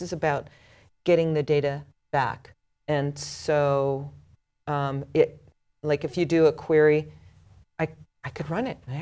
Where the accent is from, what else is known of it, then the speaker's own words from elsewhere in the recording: Vermont, United States; I'm from Vermont, so, you know, eat more kale is a good quote.